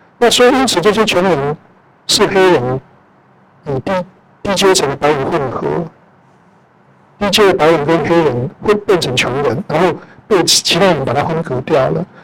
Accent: United States; 因为我们作为美国人好像没那么骄傲了哈。

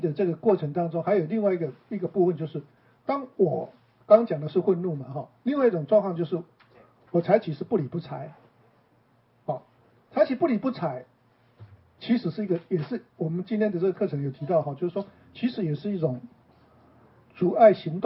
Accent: China; 因为我们中国人写很多成语嘛

